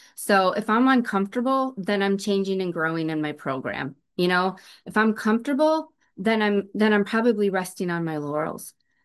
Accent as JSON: {"language": "English", "region": "Illinois", "country": "United States", "said": "I'm from Illinois, so and I have relationships with people all around the United States because of this program"}